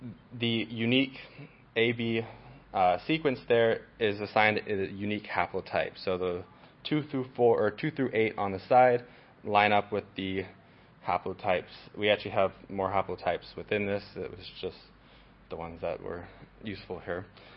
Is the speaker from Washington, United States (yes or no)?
yes; Washington, United States; Hi, as he said … I am from Washington State.